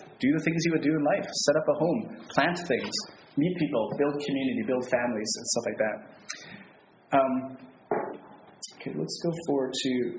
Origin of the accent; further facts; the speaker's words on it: Winnipeg, Manitoba, Canada; You know, I'm from Winnipeg, which we, per capita, take more refugees than any other city in Canada.